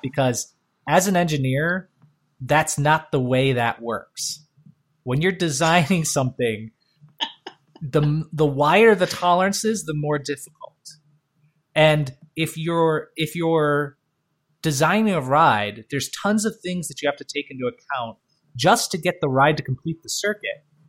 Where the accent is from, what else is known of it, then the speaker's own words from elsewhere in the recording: Michigan, United States; I retained this one of growing up in Michigan and being only a few hours away from America's roller coaster, to your point. And I grew up on these rides, right?